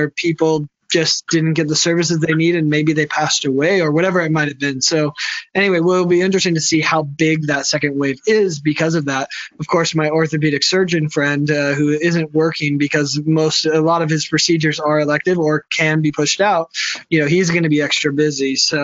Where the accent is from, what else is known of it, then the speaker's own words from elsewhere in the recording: United States; I think the fear as an American, and this is kind of a touchy subject